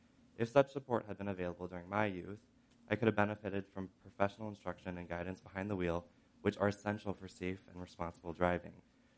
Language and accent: English; Grand Rapids, Michigan, United States; Growing up in Grand Rapids and aging out of foster care without a driver's license was an obstacle in my journey.